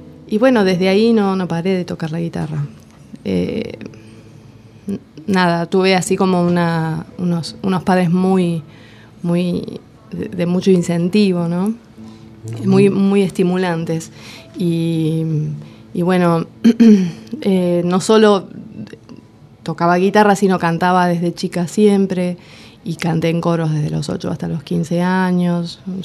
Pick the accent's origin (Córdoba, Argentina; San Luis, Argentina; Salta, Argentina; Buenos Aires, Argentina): Buenos Aires, Argentina; soy porteña, pero viví en el oeste hasta hace un año y medio.